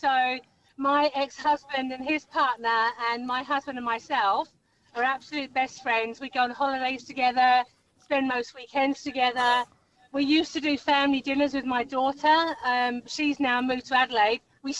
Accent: England, United Kingdom; We're both English.

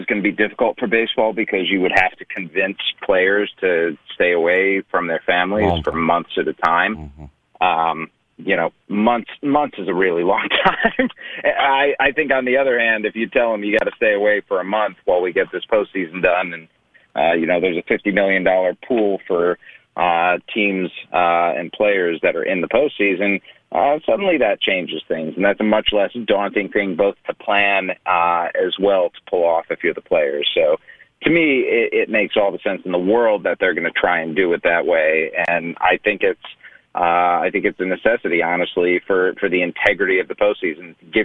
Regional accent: Cleveland, Ohio, United States; I grew up in Cleveland

